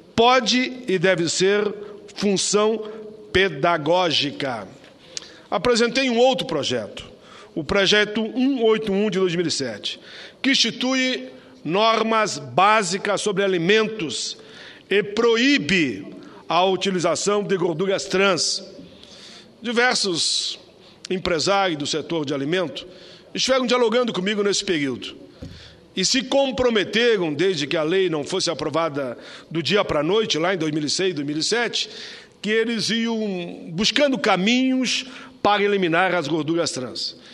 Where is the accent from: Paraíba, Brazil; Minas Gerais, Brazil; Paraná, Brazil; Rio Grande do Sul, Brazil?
Rio Grande do Sul, Brazil; e falo como gaúcho, como gaudério, lá do meu Rio Grande